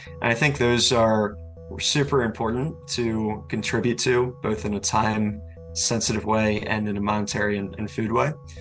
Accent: Baltimore, Maryland, United States; I am born and raised in Baltimore.

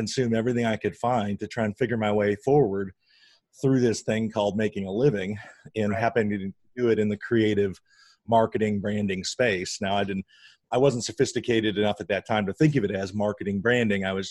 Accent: Flint, Michigan, United States; I came from a very blue collar area at that time. I grew up outside the Flint, Michigan area, which has obviously been known for a lot of problems.

